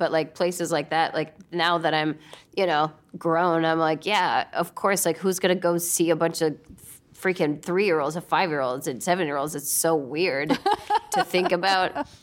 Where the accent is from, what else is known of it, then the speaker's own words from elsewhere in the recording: Nashville, Tennessee, United States; also born or lived in Northern Illinois; I was born in Northern Illinois, but my family left when I was one. So we've just, you know, Nashville mostly.